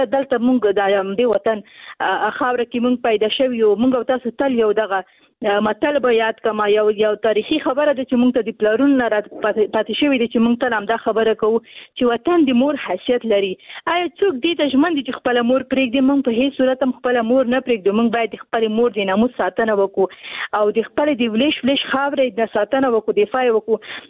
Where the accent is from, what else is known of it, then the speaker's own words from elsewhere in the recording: Afghanistan; په افغانستان کې جنگ دی او تقریبا موږ په جنگ کې پیدا شو ویو په جنگ کې را لوي شوی یو